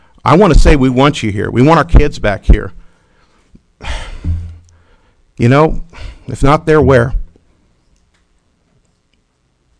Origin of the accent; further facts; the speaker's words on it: Carlsbad, United States; also born or lived in Sunnyview; I grew up in Carlsbad, grew up in Sunnyview. I've lived in mobile homes before, double wides, single wides.